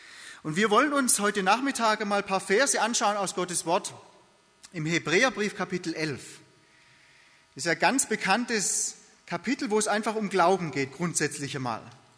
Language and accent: German; Baden-Württemberg, Germany; Und wir waren dann auch in Hohenlohe, in meiner Heimat.